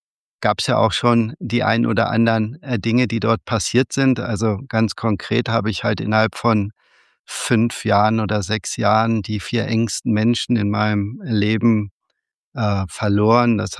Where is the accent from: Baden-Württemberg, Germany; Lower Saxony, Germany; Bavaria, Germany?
Lower Saxony, Germany; Wolfsburg; Geboren in Wolfsburg in der Autometropole des Nordens oder eine der Autometropolen und da sehr, sehr gebunden aufgewachsen.